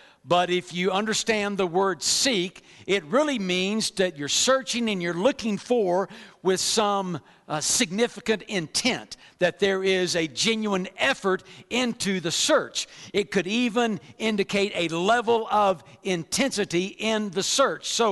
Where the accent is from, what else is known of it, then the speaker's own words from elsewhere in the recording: Lamesa, Texas, United States; I'm a native Texan. I grew up in West Texas. If you are familiar with West Texas, La Mesa, Texas is where I'm from.